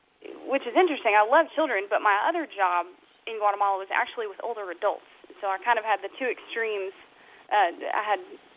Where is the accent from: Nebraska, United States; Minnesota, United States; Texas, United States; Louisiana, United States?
Texas, United States; Dallas; I grew up in Dallas, Texas.